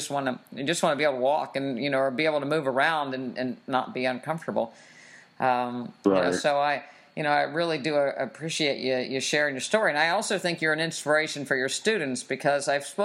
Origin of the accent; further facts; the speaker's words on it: West Virginia, United States; I'm from West Virginia, and I never ate fruit that wasn't in a pie